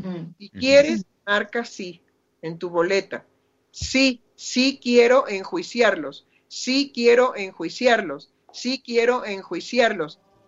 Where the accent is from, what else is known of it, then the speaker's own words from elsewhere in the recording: Buenos Aires, Argentina; born there; Sí, yo soy argentina. Nací en Buenos Aires.